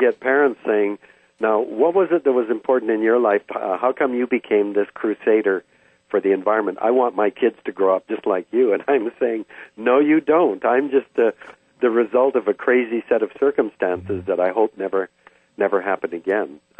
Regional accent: Vancouver, British Columbia, Canada; being growing up in Vancouver, while growing up to till I was six, as a carefree boy who never thought really much about being different from my neighbors

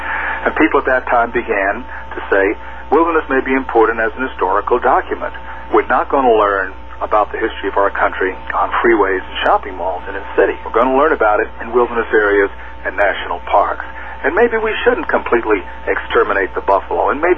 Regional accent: New York City, New York, United States; I grew up in New York City looking at brick walls and wondering if there would ever be an opportunity to be a Lewis and Clark

